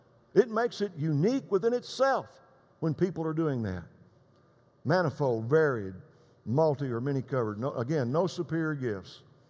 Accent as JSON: {"language": "English", "region": "Texas", "country": "United States", "said": "I'm from West Texas, remember."}